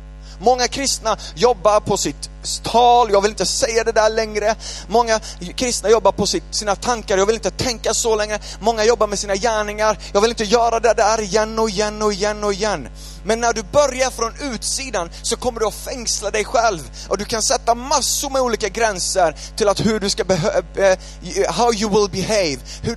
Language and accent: Swedish; Sweden; Och jag är uppvuxen i Sverige med Sverigesvenskan.